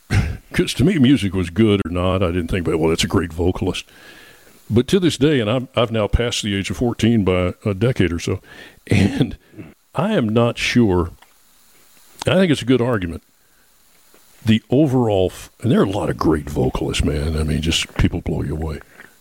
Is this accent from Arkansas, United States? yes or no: no; Florida, United States; I grew up canoeing in the Everglades, and we were always on the watch for gators, and we'd see them all the time.